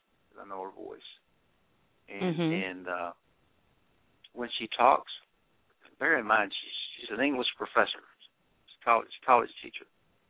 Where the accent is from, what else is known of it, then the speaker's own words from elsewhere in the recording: Memphis, Tennessee, United States; those are about her and me growing up in Memphis in the 60s and early 70s.